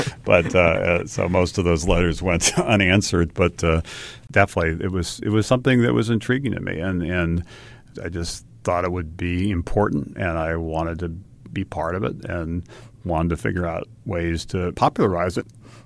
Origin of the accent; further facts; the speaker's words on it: Hawaii, United States; And I'd say I grew up in Hawaii, and Hawaii, like many parts of the country, is a wonderful place, but tends to be a little cautious, a little risk averse.